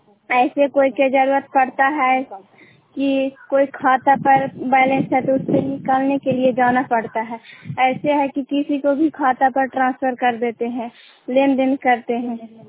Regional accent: Chandi, Bihar, India; चंडीदी के रहने वाली हूँ। आज मैं चंडी में हूँ

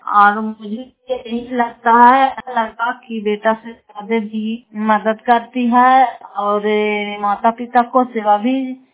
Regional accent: Fatehpur, Bihar, India; नगर फतेहपुर पंचायत मसौता, जिला नालंदा और करारपसरा प्रखंड की निवासी हूं।

